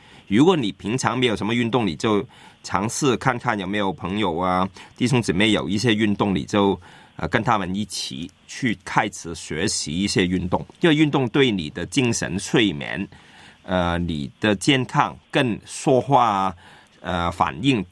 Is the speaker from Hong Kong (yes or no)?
yes; Hong Kong; 就算我们香港人都很多人没有实践做运动